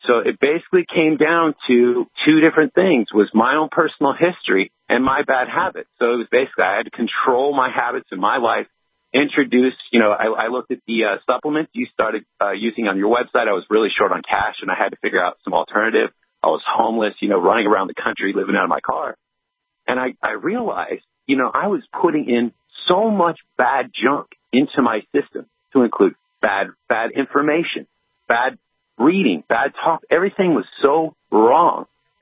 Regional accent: Grants Pass, Oregon, United States; now in Washington, United States; I'm a veteran out of Washington State. I'm actually from Oregon, Grants Pass, Oregon, and served 12 years, went to Iraq for 3 years.

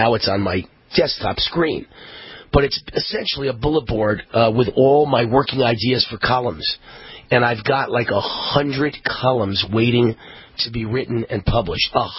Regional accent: Nevada, United States; Delaware, and my home state of Nevada.

